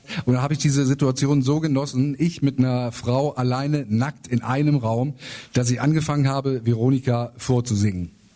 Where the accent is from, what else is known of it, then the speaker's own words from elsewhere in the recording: North Rhine-Westphalia, Germany; Ich komme aus dem Kreis Minn-Lübbecke. Das ist der Arsch der Welt und wenn es nicht der Arsch der Welt ist, von da kann man es verdammt gut riechen.